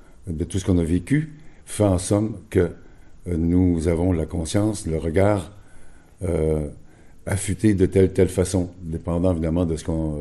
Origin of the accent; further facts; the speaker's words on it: Quebec, Canada; now in France; malgré que je suis québécois, habitué à des degrés... inférieur à moins 10, moins 20, moins 30 en plein hiver